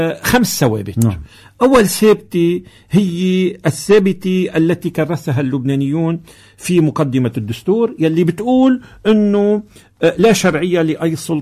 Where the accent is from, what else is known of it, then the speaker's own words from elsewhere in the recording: Lebanon; نحن كلبنانيين